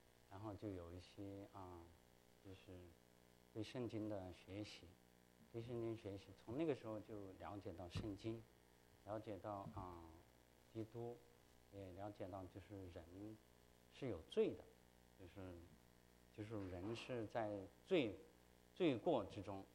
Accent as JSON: {"language": "Chinese", "country": "China", "said": "其实我是从大陆来的，我从小都是就是属于那种生在新中国长在红旗下，经历过文化大革命，也批斗过地富反坏右，批斗过走资派"}